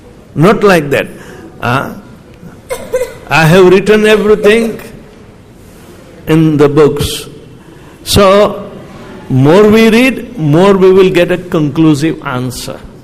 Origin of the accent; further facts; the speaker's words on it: India; first language Gujarati; English is a second language; I don't know, my mother tongue is Gujarati, and I do not speak that kind of English.